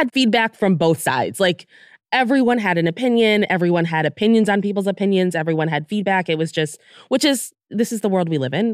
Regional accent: United States; we're from the United States, so we're kind of putting everything through the context of, like, our leaders.

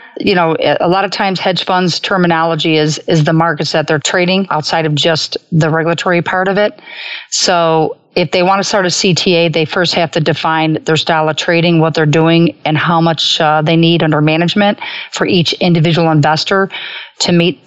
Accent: Chicago, Illinois, United States; So I was fortunate growing up in the Gold Coast of Chicago, babysitting for very well-off families

